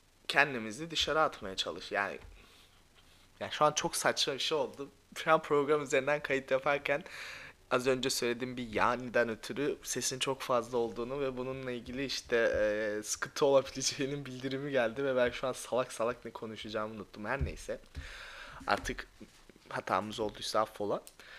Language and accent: Turkish; Karadeniz Ereğli, Zonguldak, Turkey; moved away as an adult; now in United States; ben Karadeniz Ereğli'de büyüdüm. Ve buradan Edirne'ye, Trakya Üniversitesi'ne başladım.